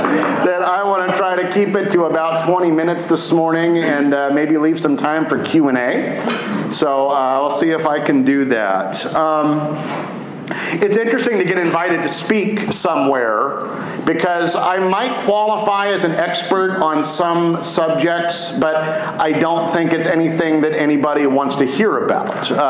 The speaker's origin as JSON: {"language": "English", "region": "Pennsylvania", "country": "United States", "tie": "born or raised there", "said": "I'm from the Alabama section. Grew up in a small town, graduated from one of the smallest public high schools in the state. There were 42 kids in my graduating class."}